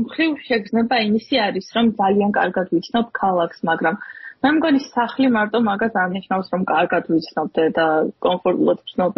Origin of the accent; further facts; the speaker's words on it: Tbilisi, Georgia; შეიძლება იმიტომ, რომ მთელი ბავშვობა იქ გავატარე და ჩემი აზრით ფანტასტიკური ბავშვობა მქონდა და ეს გრძნობები ემატება. ჩემთვის სახლი ჩემი თბილისის სახლია